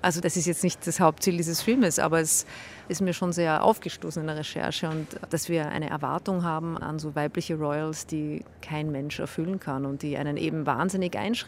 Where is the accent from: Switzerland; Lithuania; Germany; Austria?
Austria; Vienna; Ich lebe in Wien, also da ist dieses Bild überall.